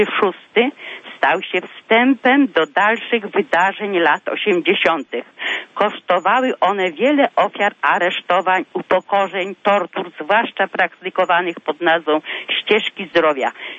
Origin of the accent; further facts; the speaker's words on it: Kozienice, Masovian Voivodeship, Poland; now in Krosno, Poland; Wprawdzie ja z Krosna dzwonię, ale ja jestem rodem od Kozienic, czyli radomska diecezja.